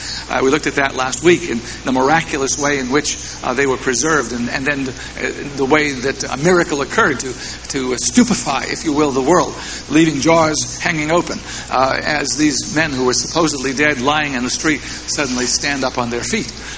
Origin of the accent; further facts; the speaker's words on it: Boston, Massachusetts, United States; We don't know the outcome of the World Series, even though I'm from Boston.